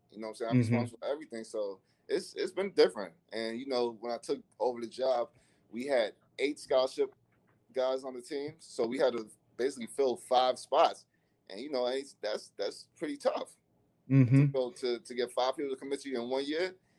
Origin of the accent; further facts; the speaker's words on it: New York City, New York, United States; I think growing up in the New York City playgrounds, you're playing against older, experienced, more mature guys, stronger guys.